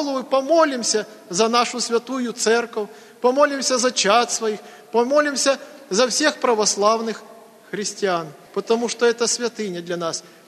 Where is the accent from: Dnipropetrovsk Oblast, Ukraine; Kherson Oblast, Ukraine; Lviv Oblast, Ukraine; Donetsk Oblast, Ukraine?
Donetsk Oblast, Ukraine; Donetsk; на нас, может, смотрели, что мы из Донецка какие-то не такие.